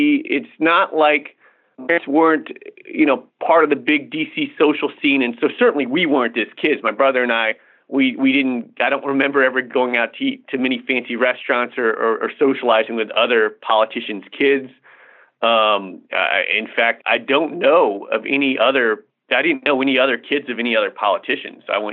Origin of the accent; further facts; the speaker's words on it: Washington, District of Columbia, United States; I grew up in Washington, D.C. My parents moved there when I was five